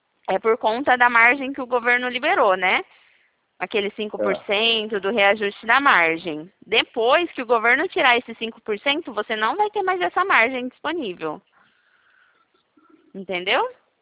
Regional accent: Presidente Prudente, São Paulo, Brazil; eu sou aqui de Presidente Prudente, interior de São Paulo.

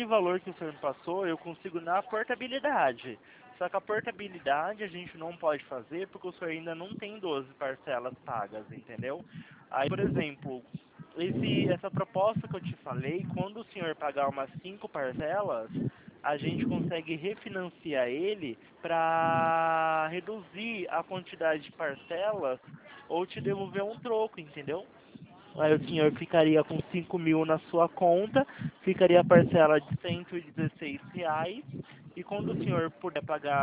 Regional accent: Campinas, São Paulo, Brazil; Ó, eu sou aqui de Campinas, São Paulo.

